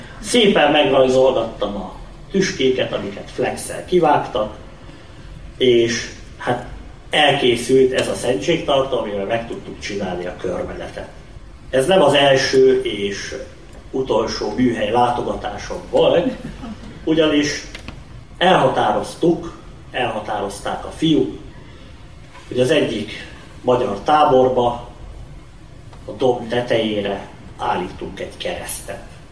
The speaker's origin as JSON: {"language": "Hungarian", "country": "Hungary", "said": "mert magyarok vagyunk, Szent István népe vagyunk, és a kereszt az a jel, amiben hiszünk."}